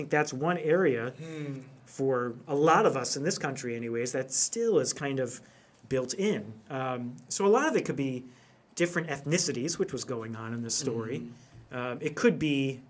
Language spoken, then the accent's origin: English; Chicago, Illinois, United States; I grew up in the Chicago area, so this is maybe even more prevalent there